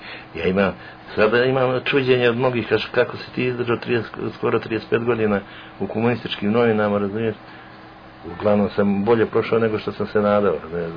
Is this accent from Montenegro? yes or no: yes; Lijeva Rijeka, Podgorica, Montenegro; jesi ti iz Live Rijeke sa Ptiča? Rekao, da.